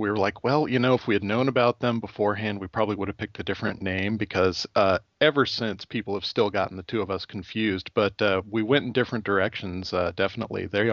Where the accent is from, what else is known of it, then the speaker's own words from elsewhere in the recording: Kansas, United States; also born or lived in Wichita, United States / Lawrence, United States; I grew up in Kansas. But when I was a kid, I lived in Wichita, and at that time, they had really strong teams at Wichita State with like Xavier McDaniel and guys like that.